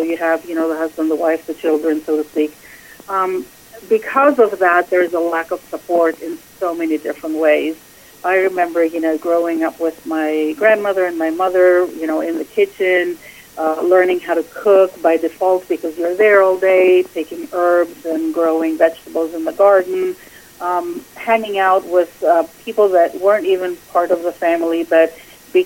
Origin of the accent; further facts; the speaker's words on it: Greece; moved away; I'm originally born and raised in Greece, come from the Mediterranean culture, so I have been here in this country for about, well, probably over 35 years now